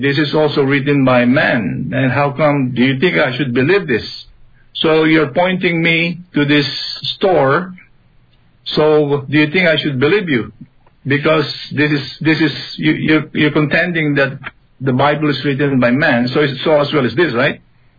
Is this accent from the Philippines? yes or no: yes; Philippines; now in Canada; I came from the Philippines because I want to have a nice life in Canada.